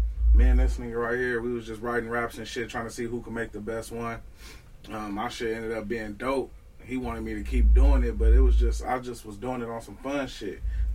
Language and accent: English; Moreno Valley, California, United States; Yeah, I'm from the IE, man, Inland Empire. I'm from Reno Valley, California.